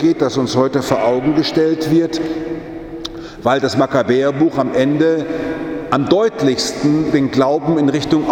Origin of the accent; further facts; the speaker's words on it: Frankfurt, Hesse, Germany; Dann melde ich mich ja ab als Frankfurter.